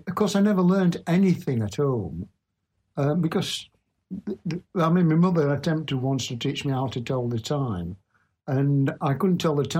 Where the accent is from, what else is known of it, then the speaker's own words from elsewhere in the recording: Brighouse, Yorkshire and the Humber, United Kingdom; born there; I wasn't born there. I was born in Brighouse.